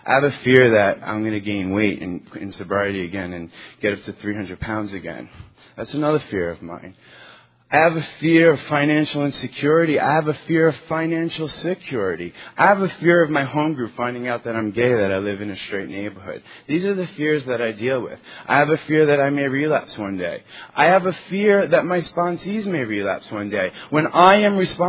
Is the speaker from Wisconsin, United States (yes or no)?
no; New York, United States; I'm from New York.